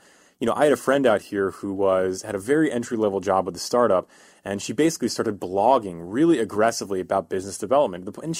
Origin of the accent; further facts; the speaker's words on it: East Coast, United States; Yeah, I mean, so I'm from the East Coast, and in the East Coast, we're a miserable people from the East Coast.